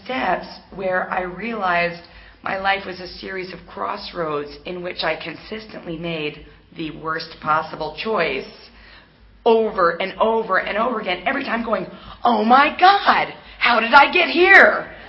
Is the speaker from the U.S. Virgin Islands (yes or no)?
yes; U.S. Virgin Islands; you know, I'm from the Virgin Islands. If any of you were in my home meeting of about 6 people